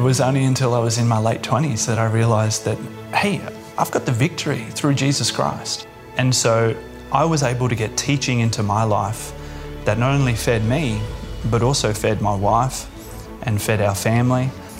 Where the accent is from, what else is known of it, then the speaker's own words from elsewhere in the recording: Brisbane, Queensland, Australia; I'm from Brisbane, Australia.